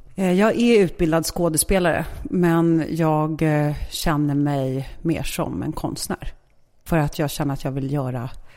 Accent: Nacka, Stockholm County, Sweden; also born or lived in Vårberg; Första tiden Vårberg och sen Nacka.

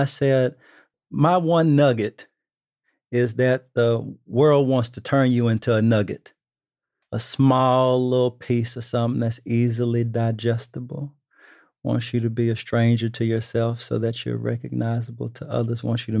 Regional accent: Texas, United States; You know, where I'm from Texas, you know, I still have a sort of terror about speaking back to adults.

